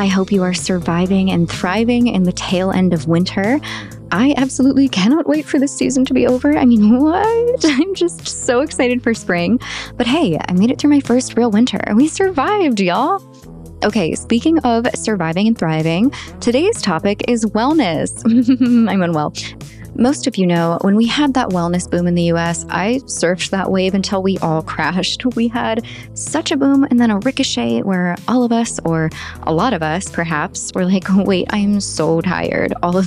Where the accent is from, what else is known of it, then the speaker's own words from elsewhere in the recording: California, United States; Like, you know this, I'm from California. You don't know that you're starved for sunshine until it hits your face